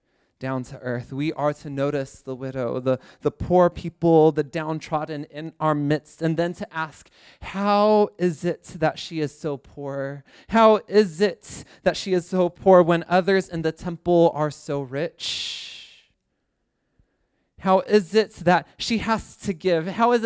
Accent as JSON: {"language": "English", "town": "Houston", "region": "Texas", "country": "United States", "said": "I don't know all the details, and I'm from Houston, so I don't care."}